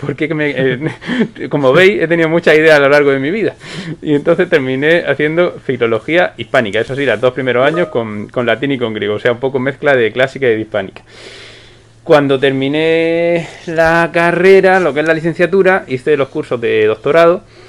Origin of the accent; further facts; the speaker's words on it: Santiago de la Ribera, Region of Murcia, Spain; also born or lived in Cartagena; yo fui a nacer a Cartagena y después a los 2 o 3 días cuando le dieron el alta a mi madre, me volví a mi pueblo, que es Santiago de la Ribera, a orillas del Mar Menor, en Murcia.